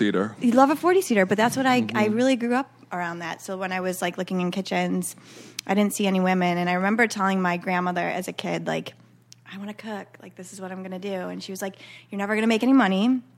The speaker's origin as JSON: {"language": "English", "town": "Chicago", "region": "Illinois", "country": "United States", "tie": "born or raised there", "said": "Okay, so I'm from Chicago. Grew up in a big Italian family."}